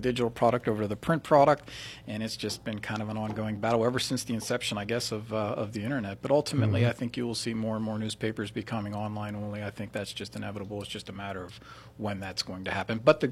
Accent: Ellwood City, Pennsylvania, United States; I'm from Elwood City, and I went to Lincoln High School.

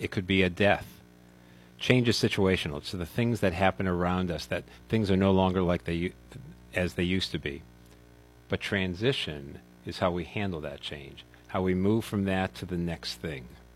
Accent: New England, United States; I grew up in the New England area.

